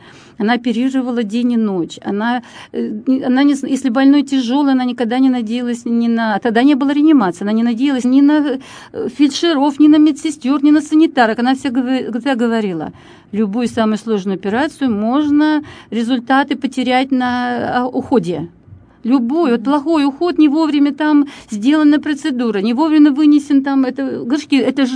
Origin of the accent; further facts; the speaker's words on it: Kirovohrad, Kirovohrad Oblast, Ukraine; born there; Я родилась в Кировограде. Исторически, кстати, это Елизаветград.